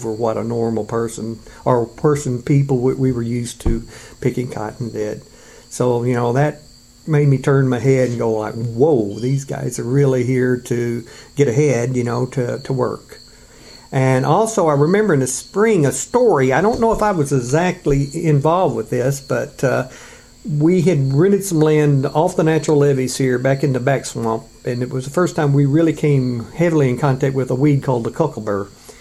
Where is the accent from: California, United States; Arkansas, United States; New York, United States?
Arkansas, United States; Yarborough; also born or lived in Blytheville; Well, I was born in Blytheville, Arkansas, October 13th, 1949, my family lived in a little town north of Blytheville called Yarborough. We lived on a cotton soybean farm.